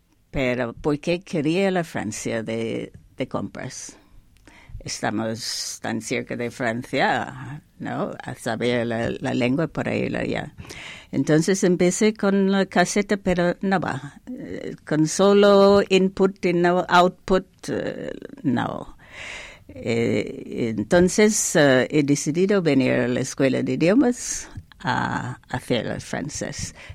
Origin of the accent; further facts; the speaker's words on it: Jamaica; first language English; Spanish is a second language; also born or lived in London / New York; now in Pamplona, Spain; Soy de Jamaica. Uh-huh. Hablamos inglés, pero previamente he viajado por todo. He vivido en Londres, en New York. Vine de New York aquí, a Pamplona en 80.